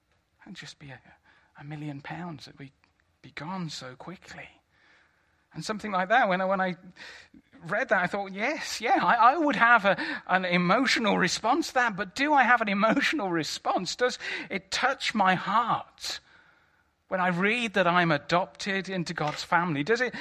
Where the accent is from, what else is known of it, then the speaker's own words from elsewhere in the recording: United Kingdom; We're British. We know things. I'm quite a steady kind of person.